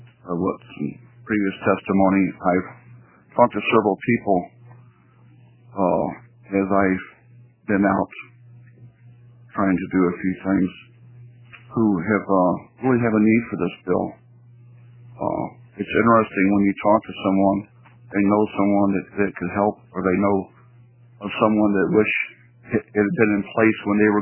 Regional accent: Beaverton, Oregon, United States; I'm from Beaverton, Oregon, so I'll do that now.

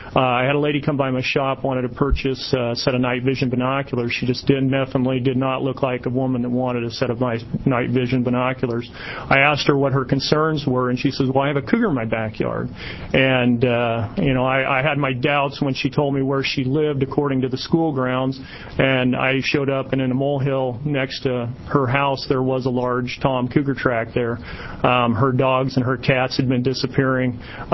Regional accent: Springfield, Oregon, United States; Chair of Committee … I'm from Springfield, Oregon.

